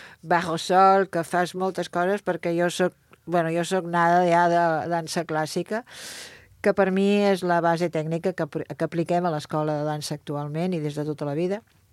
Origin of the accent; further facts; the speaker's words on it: Figueres, Catalonia, Spain; Jo sóc de l'Empordà i m'enorgulleixo molt. Jo sóc filla de Figueres.